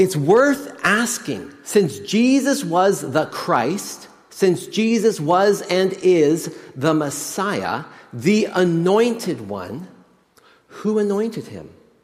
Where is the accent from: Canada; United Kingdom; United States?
Canada; Nelson, British Columbia; my hometown is Nelson, British Columbia, and it's in the middle of a, guess what, ponderosa pine forest.